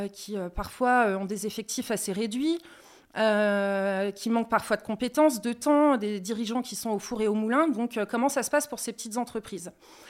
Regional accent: Troyes, Grand Est, France; Alors aujourd'hui, j'ai 34 ans. Je suis troyenne, donc de département de l'Aube, région Grand Est.

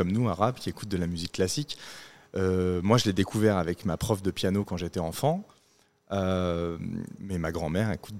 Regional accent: Champigny-sur-Marne, Île-de-France, France; also born or lived in Paris; J'ai grandi à Champigny-sur-Marne.

